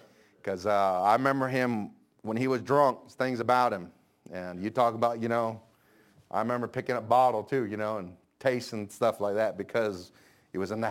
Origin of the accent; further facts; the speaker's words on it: New Mexico, United States; born there; So I was born on the New Mexico side. And the New Mexico side of Navajos, we always kind of look down our nose a little bit toward the ones on the Arizona side